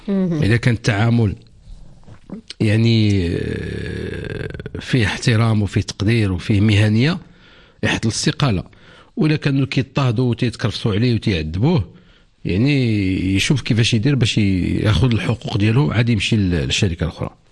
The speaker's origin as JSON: {"language": "Arabic", "country": "Morocco", "said": "دابا عندنا في المغرب صناديق الضمان كلهم فاشلين"}